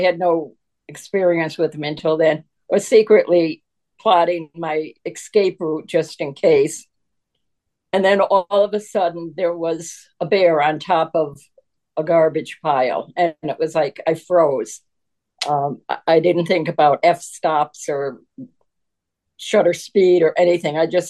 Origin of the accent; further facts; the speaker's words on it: Waterbury, Connecticut, United States; also born or lived in New York City / Philadelphia / Minnesota; now in New Jersey, United States; Well, I grew up in Waterbury, Connecticut. I've also lived in New York City, Philadelphia. Then I moved to Minnesota for 30 years, and now I'm back in New Jersey.